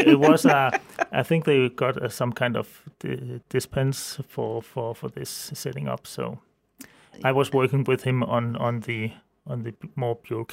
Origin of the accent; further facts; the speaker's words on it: Zealand, Denmark; I come from Denmark, from the southern part of Zealand, where I grew up.